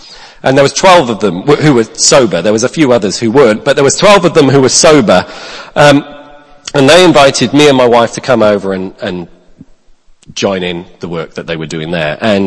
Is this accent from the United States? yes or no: no; Wales, United Kingdom; I'm a Welsh guy. I'm from the Welsh Valleys.